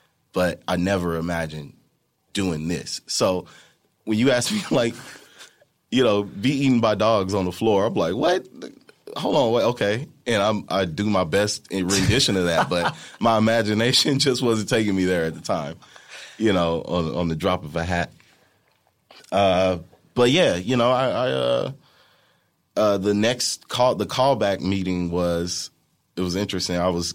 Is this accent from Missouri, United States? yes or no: yes; St. Louis, Missouri, United States; I'm a dude from St. Louis, Missouri